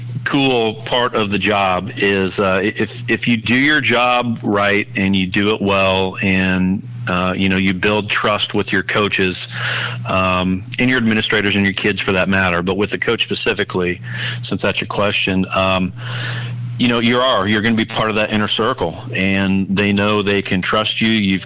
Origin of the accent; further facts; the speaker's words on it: Lincoln, Nebraska, United States; because I grew up in Lincoln, Nebraska, and yes, I was brainwashed as a child because that's all they have up there